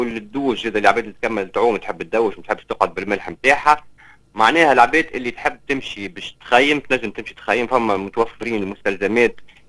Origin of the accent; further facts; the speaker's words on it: Tunisia; على اجمل الشواطئ اللي عندنا في تونس المنطقه هذيك